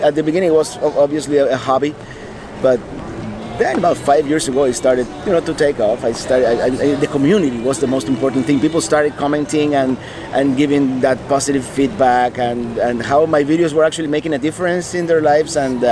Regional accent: Miami, Florida, United States; Miami is my hometown. Yes.

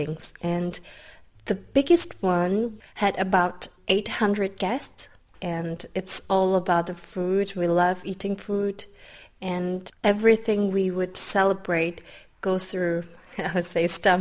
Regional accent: Prague, Czechia; Prague is definitely my hometown

